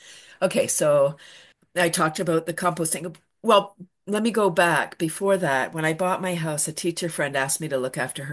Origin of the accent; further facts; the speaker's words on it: Toronto, Ontario, Canada; I'm from Toronto, and I moved out of Toronto and bought my house in 93.